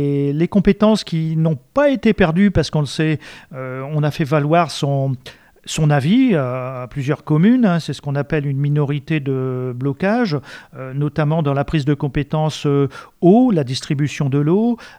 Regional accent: Cambrai, Hauts-de-France, France; born there; j'aime mon village, j'ai les deux pieds aussi dans la terre, j'y suis quasiment né, même si je suis né à Cambrai.

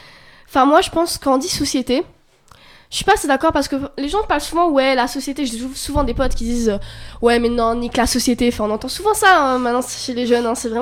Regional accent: France; born there; Enfin, je me sens française parce que je suis née en France.

